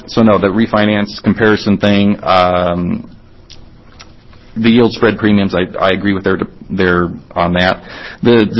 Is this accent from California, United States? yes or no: yes; California, United States; I'm from California back in the... I did loans in California up until 93.